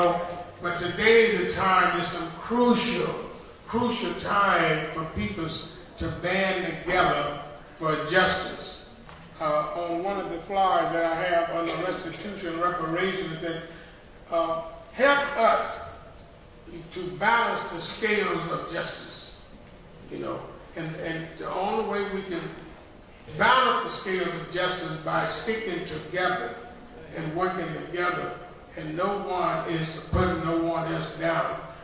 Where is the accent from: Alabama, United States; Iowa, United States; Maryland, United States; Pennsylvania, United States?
Alabama, United States; Dothan; And the thing over here, right in my hometown, Dothan, Alabama, there they killed my cousin.